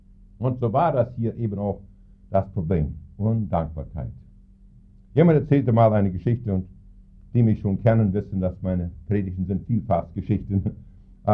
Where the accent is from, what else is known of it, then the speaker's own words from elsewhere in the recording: Saskatchewan, Canada; German is a second language; Ich komme ja aus Kanada, besonders aus Saskatchewan, wo viele arme Leute waren zu der Zeit.